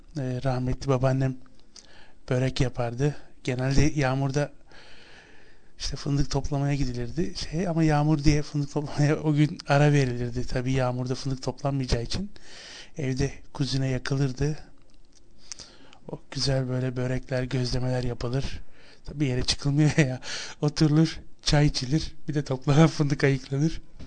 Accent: Ağva, Istanbul, Turkey; benim memleketim Şile, İstanbul'a bağlı. İstanbul'u bilmeyenler için, İstanbul dışında olanlar için söyleyeyim. İstanbul'a yaklaşık 3-3,5 saat mesafede Ağva diye bir küçük bir kasaba

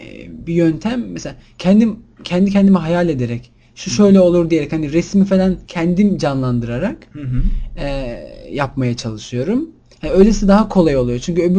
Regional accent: Istanbul, Turkey; Ben 21 yaşındayım. İstanbulluyum zaten.

